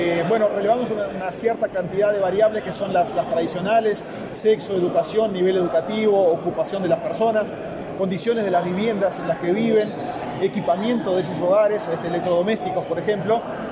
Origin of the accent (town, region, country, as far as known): Uruguay